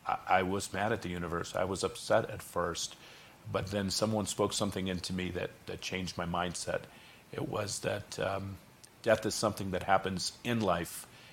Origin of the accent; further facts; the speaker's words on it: Detroit, Michigan, United States; And I was from Michigan. I was from Detroit.